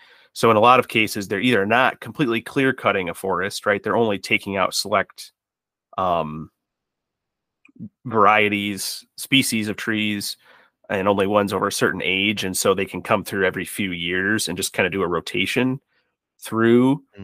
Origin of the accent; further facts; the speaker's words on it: Michigan, United States; so I grew up in Michigan.